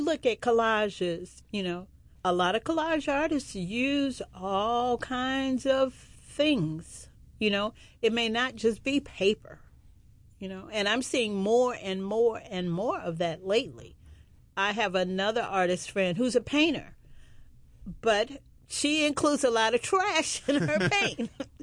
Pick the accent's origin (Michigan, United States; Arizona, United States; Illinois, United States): Illinois, United States; Chicago; I'm originally from Chicago